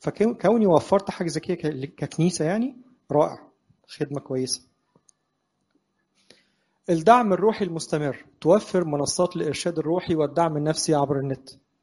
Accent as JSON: {"language": "Arabic", "country": "Egypt", "said": "ممكن يكون حصل ايام الثوره عندنا في مصر بعض الاحداث الغريبه جدا"}